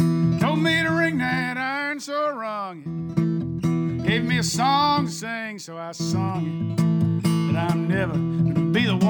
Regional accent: Iowa, United States; also born or lived in Boston / Chicago; we moved to the South in 91, and the South is very different, obviously, than growing up in Iowa and living in Boston, places like that, Chicago.

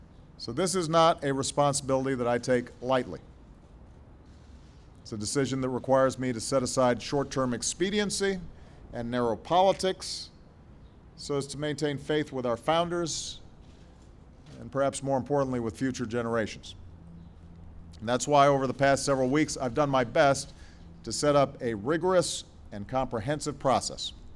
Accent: Chicago, Illinois, United States; He was born and raised in the land of Lincoln, in my hometown of Chicago, in my home state of Illinois.

